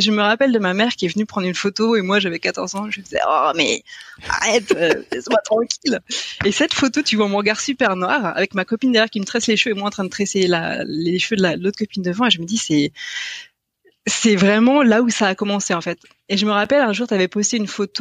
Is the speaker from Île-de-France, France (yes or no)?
no; Pays de la Loire, France; Donc je viens de Bretagne, de Loire-Atlantique plus précisément.